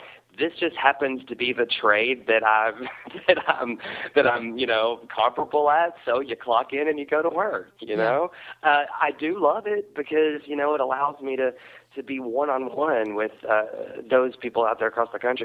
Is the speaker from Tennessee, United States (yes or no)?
yes; Tennessee, United States; well, I'm down to earth and accessible, and I'm from Tennessee